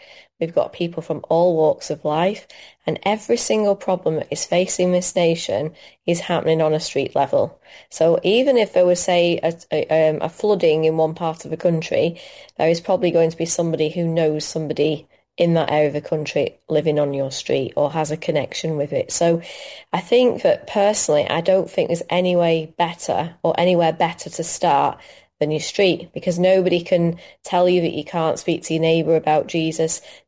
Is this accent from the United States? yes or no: no; Manchester, North West England, United Kingdom; now in Wales; I moved to Wales because I felt that was the best thing for my son and for my husband. My husband's Welsh. I'm from Manchester and I really was homesick for Manchester.